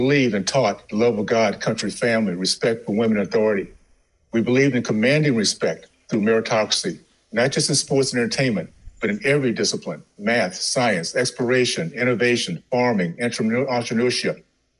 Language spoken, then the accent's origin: English; Tallahassee, Florida, United States; I grew up in the Deep South, Tallahassee, Florida, in the 50s and 60s, the days of KKK, Jim Crow, and segregation.